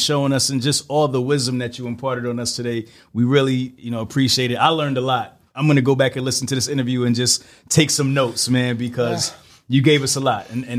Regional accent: New York City, New York, United States; I'm from Brooklyn. We don't come over, on this side.

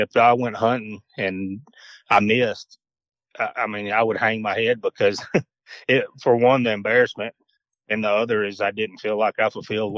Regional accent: Farmville, Louisiana, United States; I grew up in Farmville, Louisiana my whole life.

